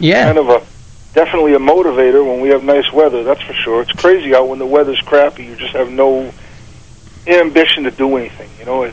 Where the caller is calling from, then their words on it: Angelica, New York, United States; Good morning, Jimmy. Angelica, New York.